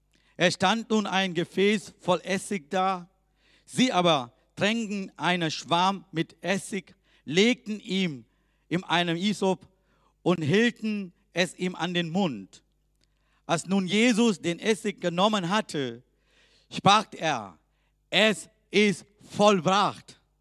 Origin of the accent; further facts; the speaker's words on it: Sri Lanka; now in Germany; Ich komme aus Sri Lanka